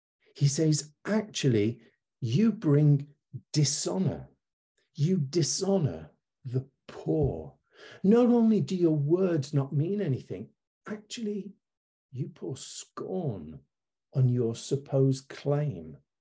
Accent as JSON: {"language": "English", "town": "Warrington", "region": "North West England", "country": "United Kingdom", "tie": "born there", "said": "I was born in Warrington, right in the middle of Manchester and Liverpool."}